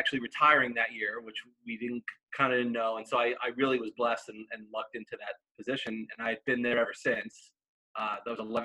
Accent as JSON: {"language": "English", "region": "New York", "country": "United States", "tie": "born or raised there", "said": "I'm not from Virginia, actually. I originally grew up in New York, hence the last name. Not too many big, long Italian names like that down here."}